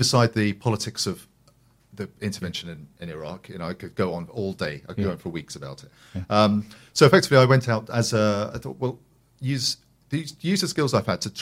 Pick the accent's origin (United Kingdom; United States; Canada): United Kingdom; Deal, South East England; So, having been born and bred in Deal, where I, my hometown, which I love, and still there now.